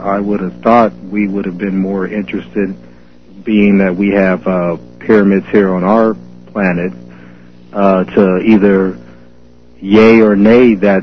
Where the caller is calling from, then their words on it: Seaside, United States; I'm calling from Seaside.